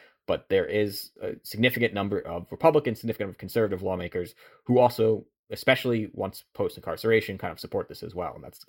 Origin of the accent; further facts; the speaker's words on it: New York, United States; My home state of New York.